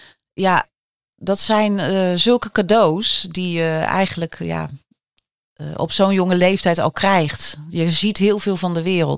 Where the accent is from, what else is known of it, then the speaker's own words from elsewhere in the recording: Limburg, Netherlands; also born or lived in Scheveningen / North Brabant; Ik ben geboren in Scheveningen, Leidschendam, toen naar Brabant en toen naar Limburg.